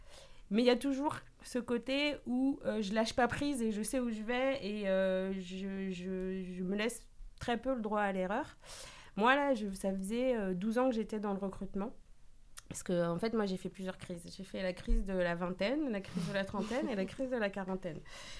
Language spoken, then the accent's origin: French; Bordeaux, Nouvelle-Aquitaine, France; also born or lived in Paris region; now in Marseille, France; Moi, je ne suis pas de Marseille, je suis de Bordeaux. Enfin, du moins, j'ai grandi à Bordeaux, mais je suis née en région parisienne.